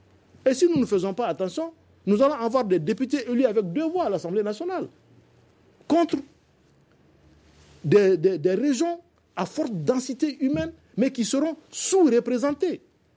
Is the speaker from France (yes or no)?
no; Mali; Nous sommes tous des Maliens.